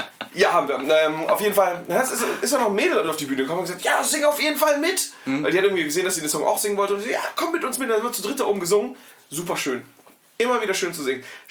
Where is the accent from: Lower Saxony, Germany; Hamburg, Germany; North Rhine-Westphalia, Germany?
Hamburg, Germany; Ich komme aus Hamburg, also aus einer Kleinstadt vor Hamburg, ja.